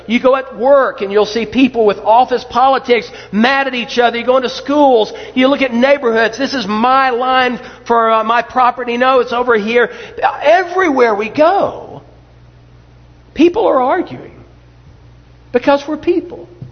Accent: United States; He grew up in a third world country. I grew up in America.

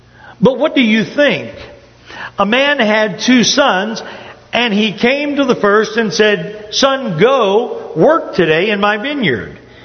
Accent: Upper Ohio Valley, United States; now in the South, United States; My wife and I grew up in the Upper Ohio Valley.

